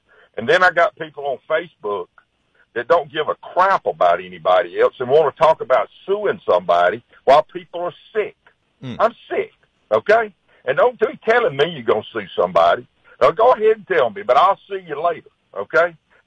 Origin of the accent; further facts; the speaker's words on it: Greenville, United States; That I've always loved, you know, saying I was from Greenville, okay, and I love saying I was the mayor of Greenville